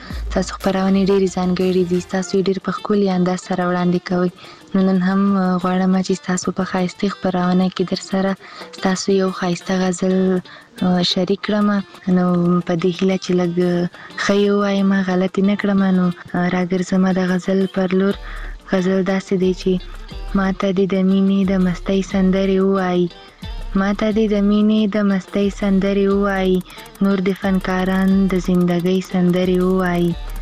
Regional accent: Khyber Pakhtunkhwa, Pakistan; زه خپیرې له وزیرستان نه یم

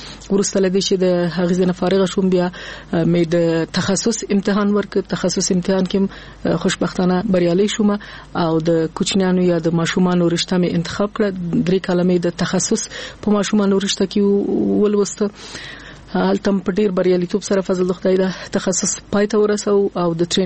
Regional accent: Kabul, Afghanistan; also born or lived in Nangarhar; زه د ننګرهار ولایت یم، اما زیږیدلی په کابل کې یم.

